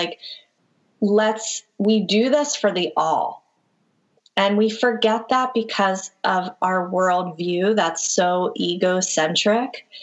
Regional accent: Philadelphia, Pennsylvania, United States; Like, I think I grew up in Philadelphia, and so I think about, you know, those single moms in the city who generally are food shopping at the local liquor store.

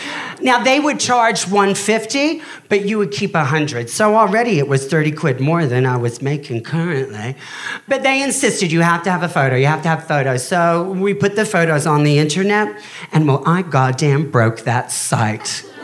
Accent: Australia; now in London, United Kingdom; See, I'm actually Australian

